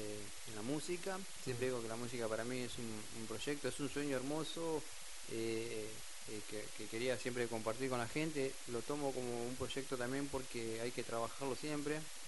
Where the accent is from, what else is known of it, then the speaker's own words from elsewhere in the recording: Pedro Luro, Buenos Aires Province, Argentina; yo digo que mi pueblo Pedro Luro siempre es algo muy hermoso, por ahí no nos damos cuenta de lo que tenemos, pero que es algo natural, normal, ¿viste?